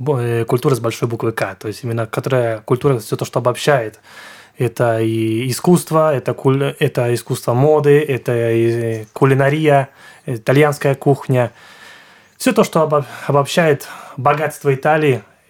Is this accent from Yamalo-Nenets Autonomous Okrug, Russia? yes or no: no; Saint Petersburg, Russia; Нет, я из Петербурга.